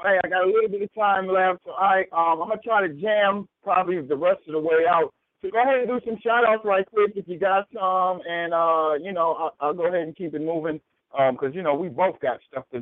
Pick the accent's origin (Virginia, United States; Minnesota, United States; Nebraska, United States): Minnesota, United States; Minneapolis; They're calling from the 612. That's my hometown.